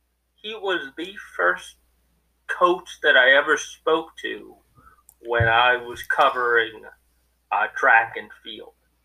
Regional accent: Syosset, New York, United States; But I grew up in Syosset, so that's why I said, nice shirt.

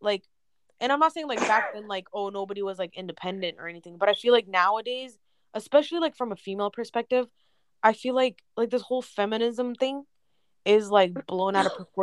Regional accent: United States; because we're American, like we were born and raised

